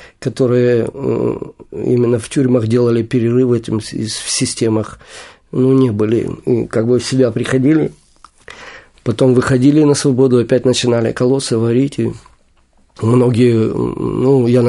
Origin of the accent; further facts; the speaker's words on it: Kyiv, Ukraine; А в Киеве уже я плотно влез в такую систему, потому что это мой родной город